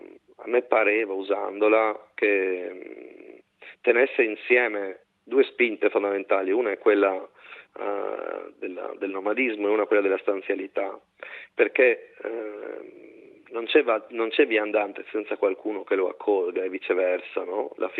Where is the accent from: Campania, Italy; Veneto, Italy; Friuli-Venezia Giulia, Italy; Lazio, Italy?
Friuli-Venezia Giulia, Italy; Trieste; io sono di Trieste e cammino molto nelle zone delle foreste della Slovenia, della Croazia, dei Balcani